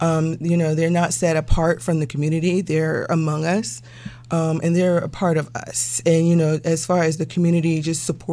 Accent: Johns Island, South Carolina, United States; Well, I'm from Johns Island, 20 minutes from Charleston, South Carolina.

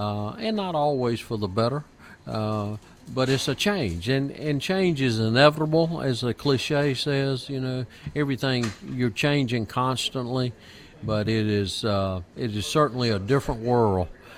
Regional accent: South Carolina, United States; I'm a farmer from Chester County

